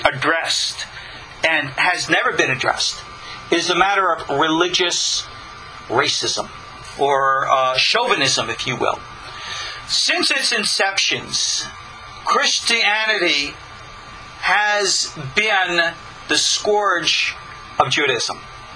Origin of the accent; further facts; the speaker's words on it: New York, United States; born or raised there